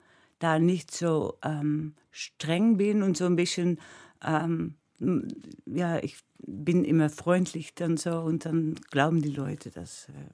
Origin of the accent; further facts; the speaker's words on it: Netherlands; Ja, aber ich bin Holländer.